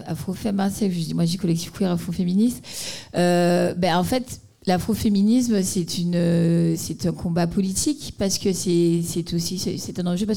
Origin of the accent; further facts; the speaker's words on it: Guadeloupe, France; Je suis une afro-caribéenne, je suis guadeloupéenne, donc je viens d'une colonie départementalisée.